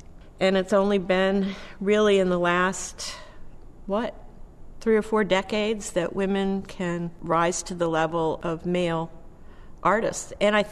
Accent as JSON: {"language": "English", "region": "New York", "country": "United States", "tie": "born there", "also_born_or_lived": "Georgia / Texas / Oklahoma / Illinois", "said": "So though I was born in New York, I almost immediately moved to Georgia, Texas, Oklahoma, Illinois, Long Island, Morocco, California, England, and back to New York."}